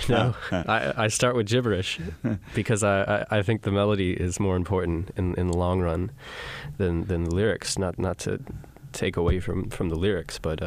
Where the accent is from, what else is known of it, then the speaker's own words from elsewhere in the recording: Santa Fe, New Mexico, United States; It started when I was in Santa Fe. I was a teenager. Growing up in Santa Fe was this weird situation where you're exposed to very touristy culture on one, you know, on one end of the spectrum, and on the other, it's largely Hispanic, Native American